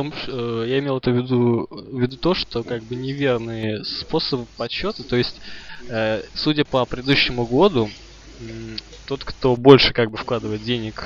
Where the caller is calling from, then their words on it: Saint Petersburg, Russia; я вещаю из Санкт-Петербурга.